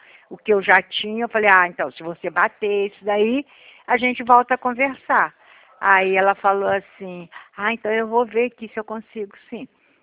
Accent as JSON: {"language": "Portuguese", "region": "Rio de Janeiro", "country": "Brazil", "said": "eu sou do estado do Rio, moro na cidade de Resende"}